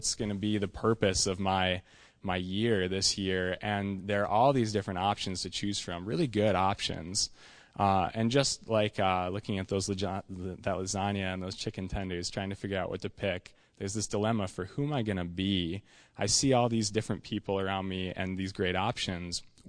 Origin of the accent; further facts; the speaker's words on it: Traverse City, Michigan, United States; Anyway, I grew up here in Traverse City. I went to school at Michigan Tech, which is in the UP. That's in Houghton.